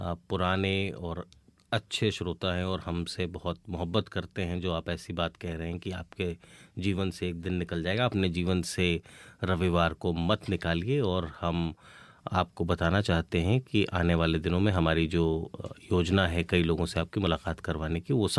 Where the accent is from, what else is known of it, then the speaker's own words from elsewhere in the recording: Ranchi, Jharkhand, India; मेरे रांची से आया है, मैं रांची का ही रहने वाला हूँ मूलतः